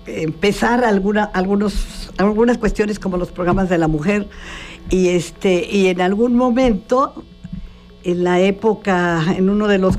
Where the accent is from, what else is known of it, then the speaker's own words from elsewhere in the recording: Cuernavaca, Morelos, Mexico; Y nací aquí en Cuernavaca. Soy de Cuernavaca.